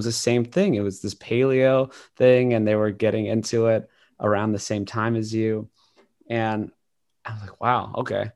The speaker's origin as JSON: {"language": "English", "region": "Hawaii", "country": "United States", "tie": "born or raised there", "said": "I grew up in Hawaii, we're eating pasta and grain, rice and you know, all this stuff."}